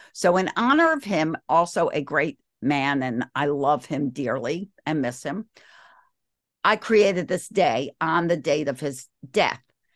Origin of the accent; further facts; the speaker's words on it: Baltimore, Maryland, United States; I am. Born and bred in Baltimore. And still Baltimore. Here in Glen Burnie.